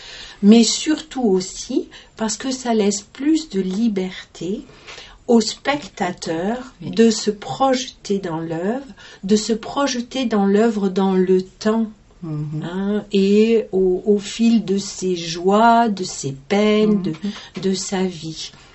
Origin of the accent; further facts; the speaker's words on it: Uzès, Occitanie, France; moved away as an adult; moi, c'est mon village, Saint-Quentin-la-Poterie. Je suis née à Uzès, quand il y avait encore la maternité à Uzès.